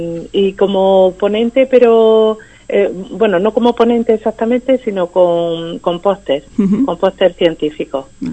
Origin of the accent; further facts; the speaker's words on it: Pozoblanco, Andalusia, Spain; born there; Pero además yo soy cordobesa de nacimiento, nací en Pozo Blanco.